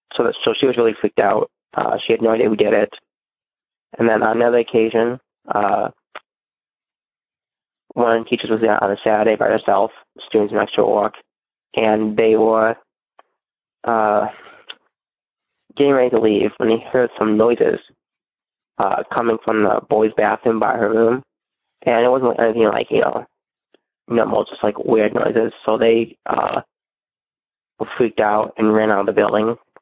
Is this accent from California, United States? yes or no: no; Minooka, Illinois, United States; I'm from Minooka, Illinois.